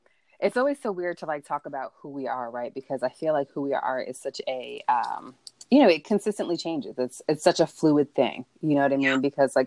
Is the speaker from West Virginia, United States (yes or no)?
no; New York, United States; moved away as an adult; now in Atlanta, United States; But I am originally from New York, the Big Apple. I moved to Georgia and became a Georgia peach. I moved down here where I went to Spelman College, and I loved Atlanta and I stayed.